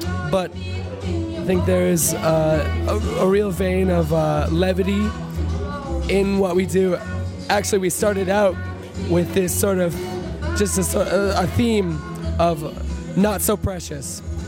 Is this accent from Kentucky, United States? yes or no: no; Wisconsin, United States; also born or lived in Colorado / Mexico; now in Minnesota, United States; I grew up in Wisconsin and spent a little time in Colorado and a lot of time in Mexico growing up. And I got back to Minnesota to go to school